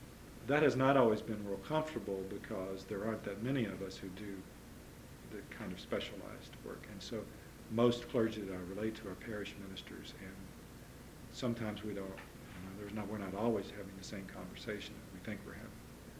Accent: the South, United States; So there's a lot of things that I feel very positive about being a Southerner, and I feel very, very positive about one day going back there.

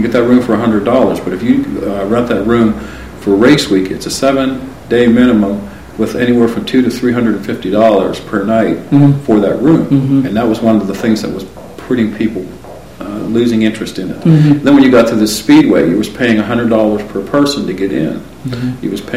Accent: Franklin, United States; Well, being born and raised in Franklin and delivering papers to the Miller house

